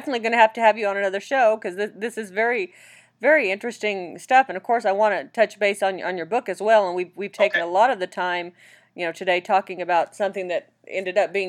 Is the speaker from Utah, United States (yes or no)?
no; Oklahoma, United States; also born or lived in Petaluma / Arkansas / Missouri; Well, I was from Oklahoma. Well, I was born up by Petaluma, where you're at, but I spent time in Oklahoma, Arkansas, Missouri, those areas.